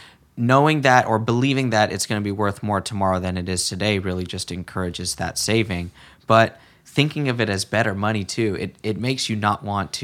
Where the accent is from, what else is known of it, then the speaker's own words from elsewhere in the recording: United States; Americans, and I'm an American, we don't have a problem in front of us every day that makes us go to Bitcoin.